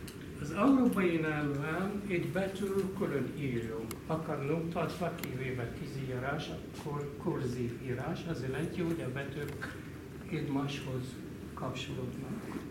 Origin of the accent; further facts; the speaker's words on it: Egypt; Hungarian is a second language; moved away as an adult; now in Hungary; Én Egyiptomban születtem, és a Nílus gyógyszer közepén, és ott egy ilyen kis faluban születtem, és ott jártam általános iskolába